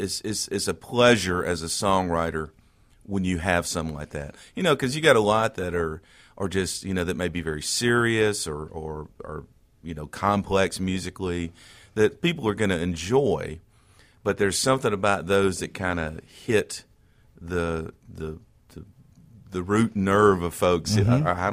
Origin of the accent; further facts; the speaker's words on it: Canton, Mississippi, United States; I was born and raised in Canton in 61, graduated Canton Academy there